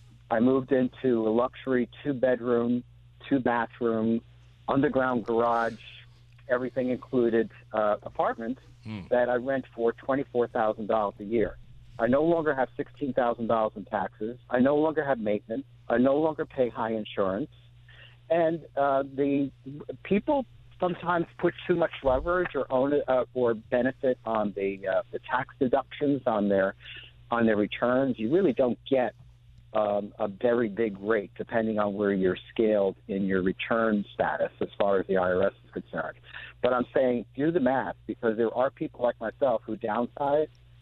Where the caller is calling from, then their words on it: Goshen, New York, United States; I'm calling from the Goshen area in New York.